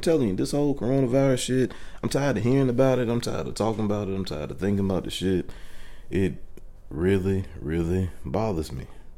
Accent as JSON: {"language": "English", "region": "North Carolina", "country": "United States", "said": "I know me, because I'm from Bertie."}